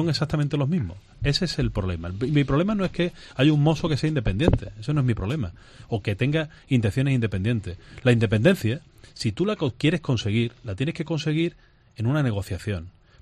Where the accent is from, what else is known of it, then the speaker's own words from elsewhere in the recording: Spain; yo, como español, desde Málaga hasta Cataluña